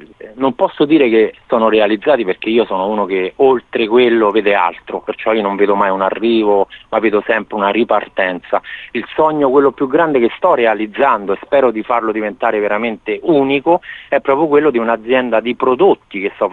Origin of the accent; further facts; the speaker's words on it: Sabaudia, Lazio, Italy; e tutta Sabaudia, perché qui ha risposto tutta Sabaudia, perciò tutto il mio paese ha risposto in modo positivo